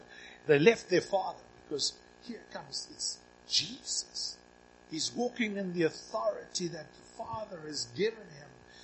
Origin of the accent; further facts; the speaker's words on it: Cape Town, Western Cape, South Africa; now in Sasolburg, South Africa; I come from the land of milk and honey. I come from Cape Town.